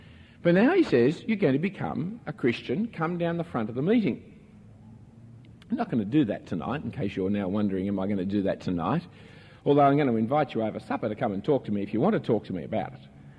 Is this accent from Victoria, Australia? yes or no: no; Sydney, New South Wales, Australia; I grew up in Sydney. Didn't interview me. In the better part of Sydney.